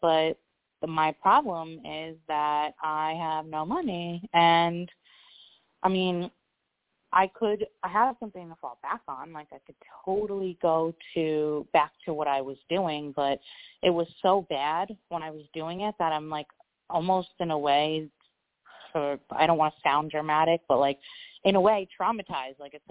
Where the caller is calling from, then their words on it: Florida, United States; I'm calling from Florida.